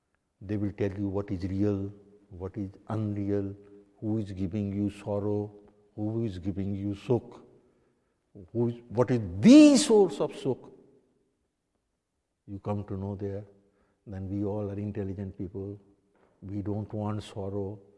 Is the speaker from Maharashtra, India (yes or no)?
no; Kolkata, West Bengal, India; Because we are from Calcutta, we have seen rasagulla.